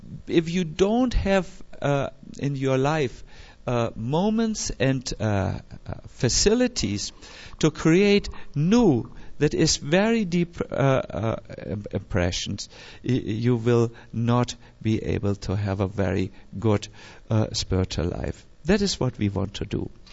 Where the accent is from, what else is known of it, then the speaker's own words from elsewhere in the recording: Germany; because I'm from Germany and we are chronically impolite